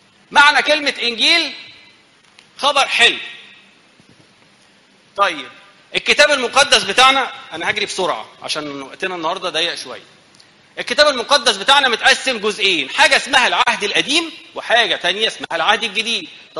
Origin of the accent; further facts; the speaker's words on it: Egypt; احنا مصريين صح؟